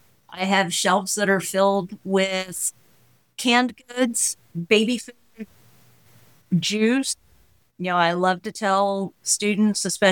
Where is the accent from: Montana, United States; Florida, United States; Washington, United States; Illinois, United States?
Florida, United States; moved away; also born or lived in Ohio; So I came here from Florida originally with a temporary stop in Ohio. But I spent 30 years in Florida.